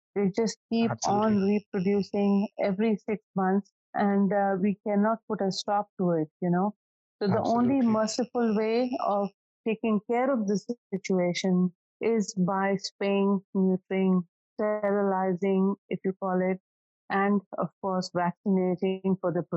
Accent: Karachi, Sindh, Pakistan; moved away as an adult; now in United States; I grew up in Karachi, and, after that, I got married and I went to the US.

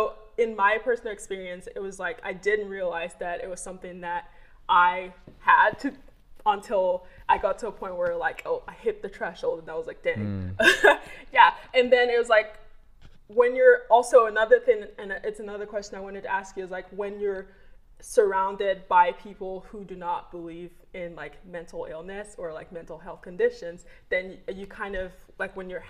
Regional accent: Nigeria; okay, I'm Nigerian. Nigerian. And one of the things with being Nigerian is, like, and, like, the culture-wise, growing up, they're, like, expectations.

